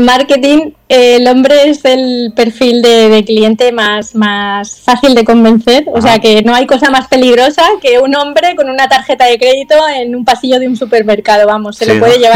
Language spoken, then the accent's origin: Spanish; Villajoyosa, Valencian Community, Spain; Pero tengo la suerte de ser de un pueblo, bueno, una ciudad, porque es ciudad, y aunque yo lo considero mi pueblo, ¿no?, mi ciudad natal, que es Villajoyosa, la Vila Joyosa, en Alicante.